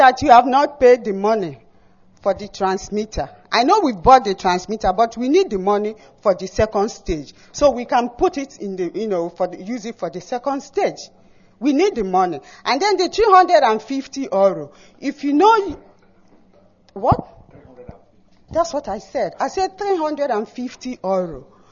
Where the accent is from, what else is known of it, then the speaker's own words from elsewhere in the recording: Arochukwu, Abia, Nigeria; I come from Achari Hechiowa in Aruchukwu local government. In Biafra land.